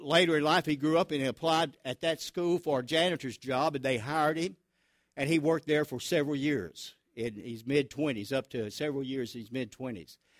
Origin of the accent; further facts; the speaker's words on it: Truman, Arkansas, United States; also born or lived in Hartville, Ohio; When we came from Ohio to Truman, Arkansas, fear the day you send your child to school in Truman, Arkansas, you know. I remember we went out on the playground. I was in the first grade. Just spent the first part of the first grade in Hartville, Ohio.